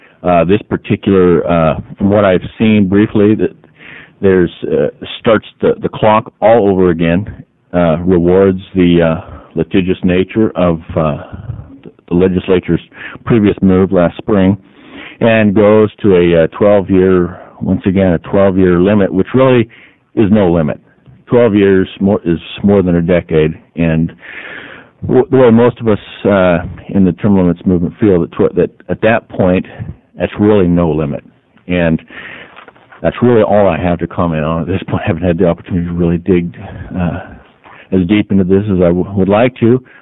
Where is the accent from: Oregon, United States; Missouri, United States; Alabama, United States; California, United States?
Oregon, United States; Sherwood; I'm from Sherwood, Oregon